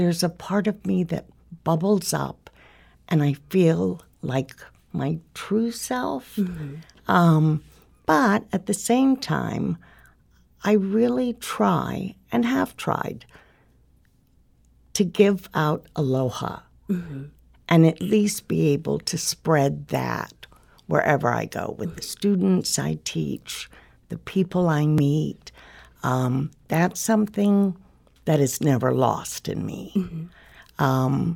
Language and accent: English; Hawaii, United States; It was just something that we learned and was ingrained in us. Mm-hmm. Growing up in Hawaii.